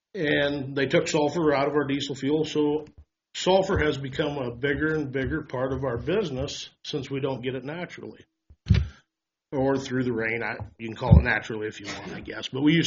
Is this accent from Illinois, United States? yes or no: no; Walthill, Nebraska, United States; I'm from Walt Hill, Nebraska.